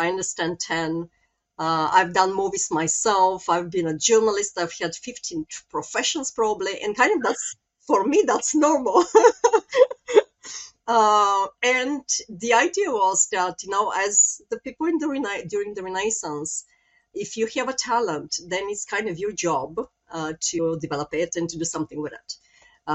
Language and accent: English; Sofia, Sofia City, Bulgaria; English is a second language; now in Sweden; I am originally from Bulgaria, and I've been living in Sweden for the past 23 years.